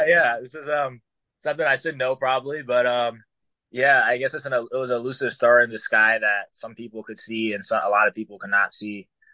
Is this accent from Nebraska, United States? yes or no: yes; Omaha, Nebraska, United States; I get paid at least double when I fight in Omaha, my hometown